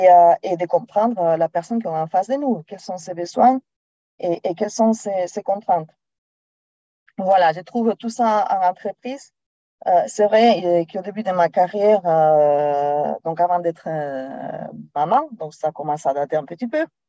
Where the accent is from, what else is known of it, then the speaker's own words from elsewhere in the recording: Spain; French is a second language; je profite pour m'excuser de mon petit accent. Je suis de nationalité espagnole, d'origine espagnole, et il n'y a pas moyen de m'en défaire de cet accent.